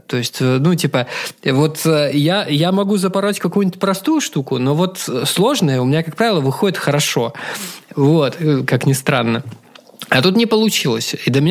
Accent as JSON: {"language": "Russian", "region": "Far East", "country": "Russia", "said": "я с Дальнего Востока."}